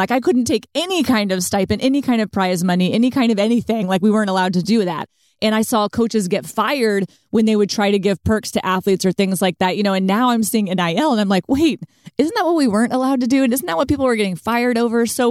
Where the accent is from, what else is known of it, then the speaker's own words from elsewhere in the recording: Texas, United States; I'm a Texan through